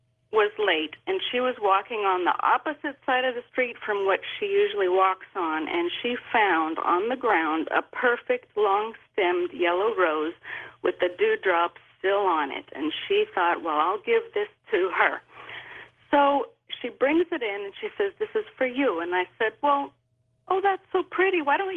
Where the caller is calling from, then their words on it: Santa Rosa, California, United States; I'm calling from Santa Rosa in California.